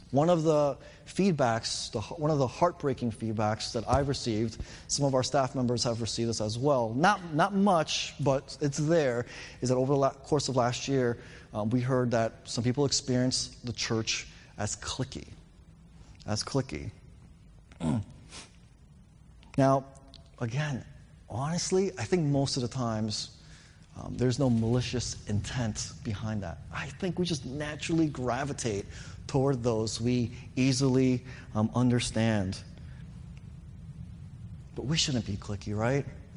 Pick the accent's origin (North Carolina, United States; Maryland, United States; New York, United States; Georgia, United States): New York, United States; By that point, you know, English became my primary language. Growing up in New York most of my life, I dressed like a New Yorker. You know, I acted and talked like a New Yorker, right?